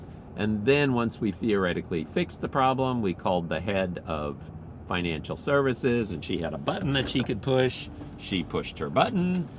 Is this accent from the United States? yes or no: no; Philippines; it's a hard sell for me because I grew up in the Philippines.